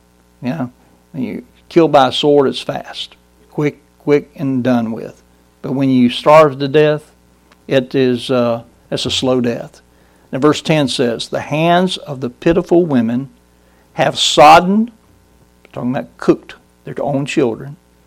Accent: Georgia, United States; It comes from my home state, Georgia.

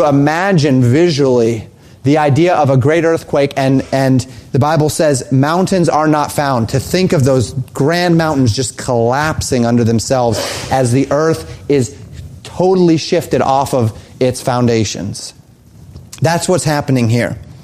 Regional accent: Colorado, United States; I grew up in Colorado, right? So I always knew which way west was. You just look for the mountains.

